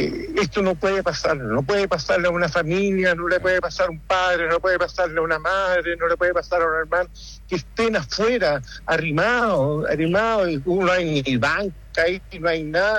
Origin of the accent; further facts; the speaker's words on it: Chile; nosotros como padres, por último nosotros como chilenos, que pagamos los impuestos